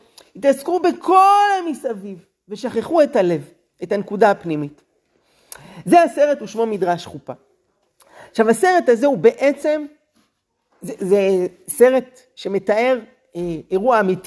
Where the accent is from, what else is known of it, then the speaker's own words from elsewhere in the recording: Jerusalem, Jerusalem District, Israel; גדלתי בבית דתי, הייתי בבית ספר דתי, הייתי ילד טוב, ירושלים.